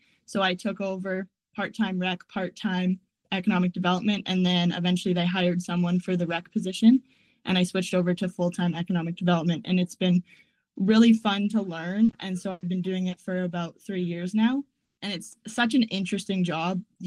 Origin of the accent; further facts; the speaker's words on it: Moosomin, Saskatchewan, Canada; I was born and raised in Mooseman. I actually went to elementary school, high school here.